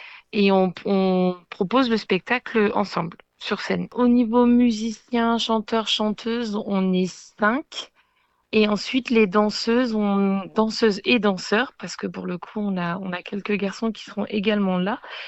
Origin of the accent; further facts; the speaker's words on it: Brittany, France; On est tous de Bretagne, mais de différentes origines. Donc, on a des origines polynésiennes, des origines de Wallis et Futuna. Voilà, on a tous des origines des îles.